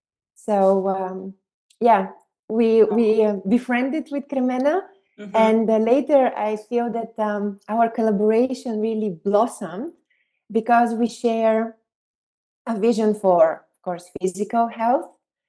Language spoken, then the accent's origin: English; Bulgaria; now in Netherlands; I'm originally coming from Bulgaria, but I've been living in the Netherlands for the past 14 years.